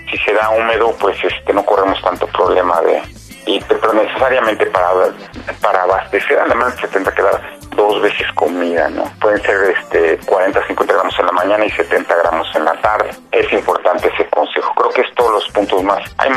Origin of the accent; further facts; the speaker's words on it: Mexico; nuestra parte como gallegos, pero sobre todo como patriotas, como mexicanos